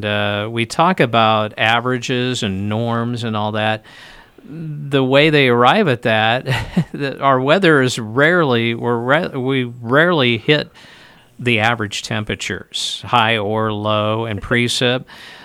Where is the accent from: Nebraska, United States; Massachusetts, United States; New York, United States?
Nebraska, United States; Lincoln; of course, I grew up in Lincoln, but I've been in western Nebraska since the early 90s